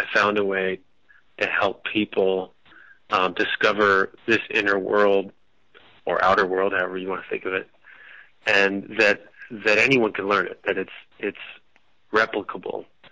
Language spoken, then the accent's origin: English; California, United States; And I was raised in the San Gorgonio Mountains. I guess they're just north of Palm Springs. And first 8 years of life, were outdoors